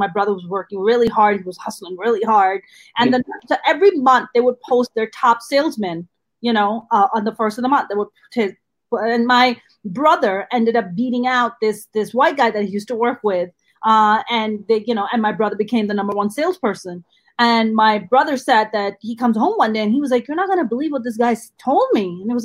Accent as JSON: {"language": "English", "country": "Pakistan", "tie": "born or raised there", "moved": "yes", "lives_now": "United States", "said": "as an immigrant who was born and raised in Pakistan"}